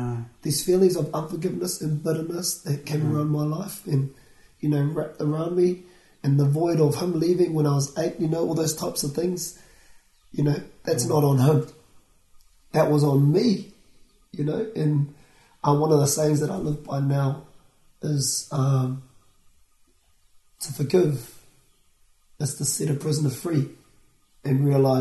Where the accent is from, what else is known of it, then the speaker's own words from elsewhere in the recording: Hastings, Hawke's Bay, New Zealand; also born or lived in Whanganui; I hail from, I was brought up in Hastings, in Here Tonga, but I was born in Whanganui. So I was born on the west coast and raised in the east coast